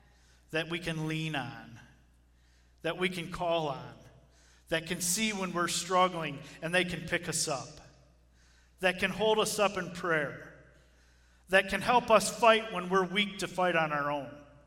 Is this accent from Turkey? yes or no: no; Bad Axe, Michigan, United States; I grew up in the Bad Axe area, and then after I got married, my wife was from Marysville, and we eventually made our way this way.